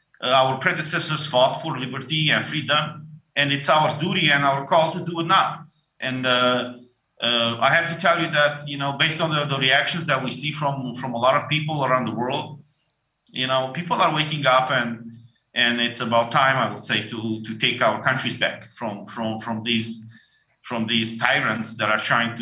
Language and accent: English; Romania; in my case, you know, I'm from Romania.